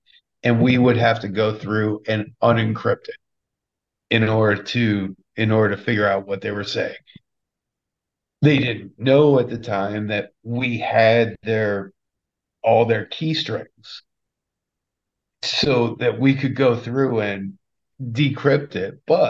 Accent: New Hampshire, United States; I know because I'm from New Hampshire, so I know this.

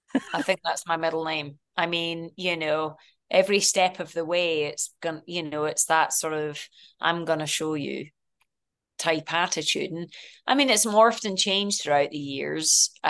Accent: Scotland, United Kingdom; as a Scottish person

